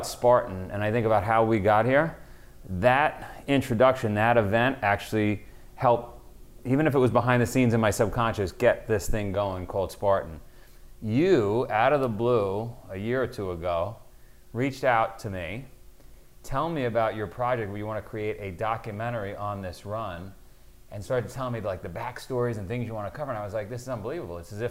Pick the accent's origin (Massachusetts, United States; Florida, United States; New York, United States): New York, United States; Queens; So check this out. I grew up in Queens.